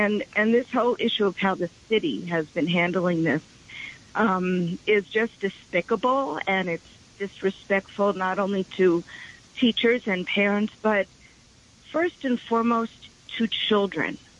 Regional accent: New York City, New York, United States; I'm from Brooklyn.

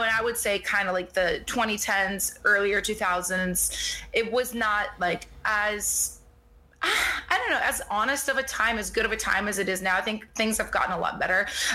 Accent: Russia; English is a second language; I'm actually originally from Russia

